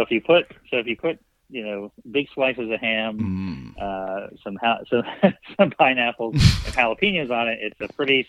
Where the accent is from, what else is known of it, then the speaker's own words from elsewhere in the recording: Maine, United States; when I was growing up in Maine, the city I lived in, that was my after-school job.